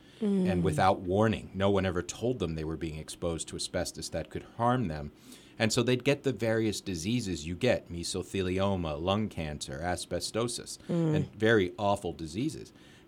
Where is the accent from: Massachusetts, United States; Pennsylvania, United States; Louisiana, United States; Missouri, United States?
Pennsylvania, United States; Weatherly; So I grew up actually in Weatherly, Carbon County, a 1988 graduate of Weatherly High School.